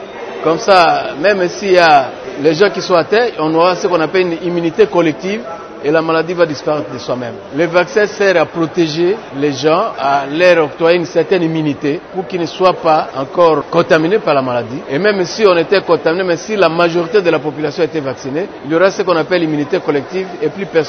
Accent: Isangi, Tshopo, DR Congo; je vais rentrer chez moi à Isangi, dans ma circonscription

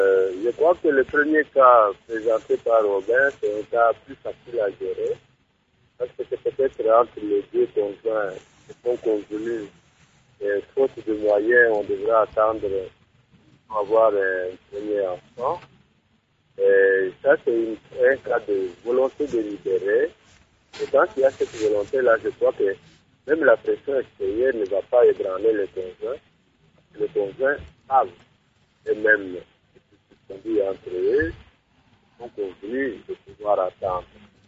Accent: DR Congo; nous sommes Africains, nous sommes Congolais.

